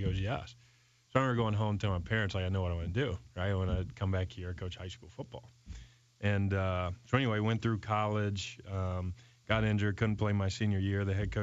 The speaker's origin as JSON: {"language": "English", "town": "Littleton", "region": "North Carolina", "country": "United States", "tie": "born or raised there", "said": "I remember, so I grew up in Littletown, North Carolina. Love sports. It's all we really did."}